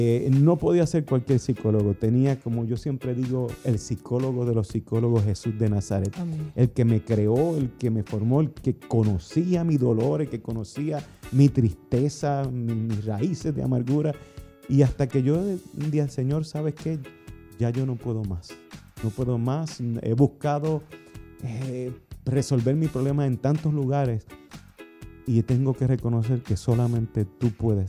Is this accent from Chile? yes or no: no; Puerto Rico; Como mucha gente sabe, aquí en mi tierra, Puerto Rico, comencé como cantante juvenil en los programas de Telemundo